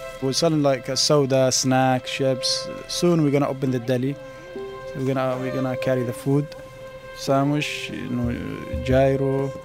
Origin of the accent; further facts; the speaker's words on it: Yemen; moved away as an adult; now in United States; I'm from Yemen. I came to the United States in 2007. I came to study. I finished my college back home.